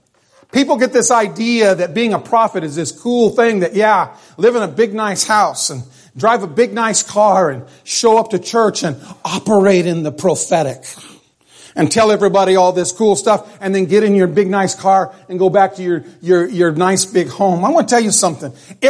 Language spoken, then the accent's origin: English; California, United States; When I was a kid growing up in the San Joaquin Valley, California, there were pheasants.